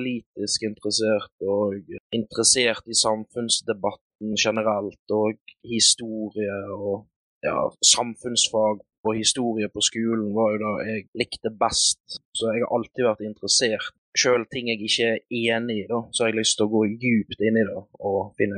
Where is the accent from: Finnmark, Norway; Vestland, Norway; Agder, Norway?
Vestland, Norway; Lindås; also born or lived in Bergen; Ja, jeg ble født i Bergen, og så er jeg oppvokst på Lindås, plassen, eller kommunen, heter jo nå Alver, da.